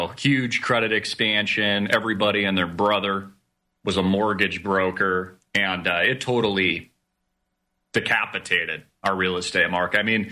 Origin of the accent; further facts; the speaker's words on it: California, United States; got a lot of California transplants. I'm originally from California.